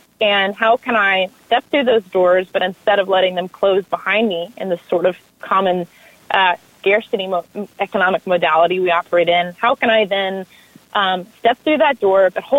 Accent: Southeast, United States; I mean, I'm from the Southeast, so, you know, surrounded by old tobacco fields

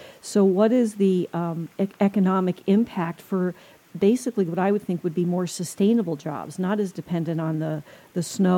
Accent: New Jersey, United States; I'm from New Jersey, so it was a little bit of an adjustment when I first came here

